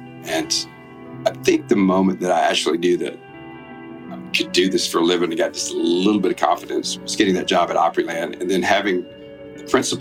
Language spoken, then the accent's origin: English; Alabama, United States; It's so crazy because I grew up in South Alabama.